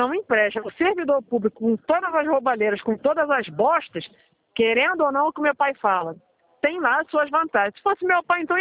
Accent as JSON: {"language": "Portuguese", "town": "Nazaré", "region": "Leiria", "country": "Portugal", "tie": "born or raised there", "said": "lá na minha terra, lá em Portugal, lá em Nazaré"}